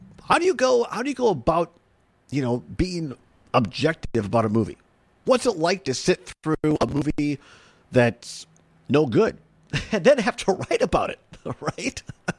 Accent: Richland Center, Wisconsin, United States; And yes, I grew up in Richland Center, Wisconsin. Wisconsin. I'm an alum of UW-Richland and UW-Platteville in the southwest part of the state.

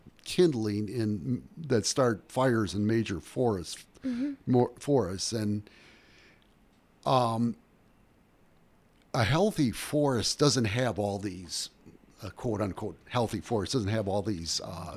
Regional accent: Oconomowoc, Wisconsin, United States; Yes, I grew up in Wisconsin. I grew up in Oconomowoc in Waukesha County, went to high school in Waukesha.

